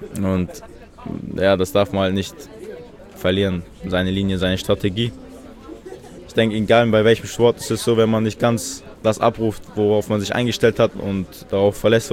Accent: Chechnya, Russia; Ich komme aus Tschetschenien. Vielleicht sagt das schon gleich den Leuten was.

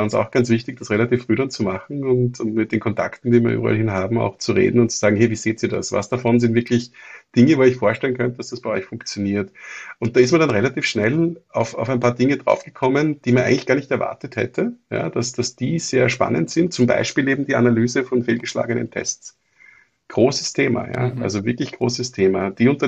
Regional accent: Vienna, Austria; wie man das als Wiener so tut, dann raunzt man und sudert man.

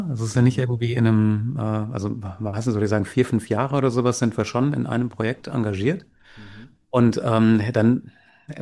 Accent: Bühl, Baden-Württemberg, Germany; ich rede vom beschaulichen Bühl, was wunderbar meine Heimat ist, ich liebe es hier, bin jetzt auch gerade hier zu Hause.

